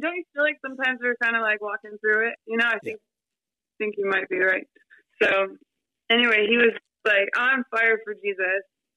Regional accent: Detroit, Michigan, United States; So I was raised in Detroit. I love Detroit.

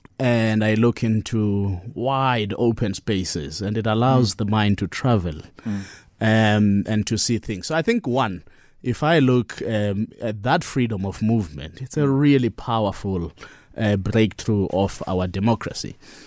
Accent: Lusikisiki, Eastern Cape, South Africa; born there; I was also born there, by the way.

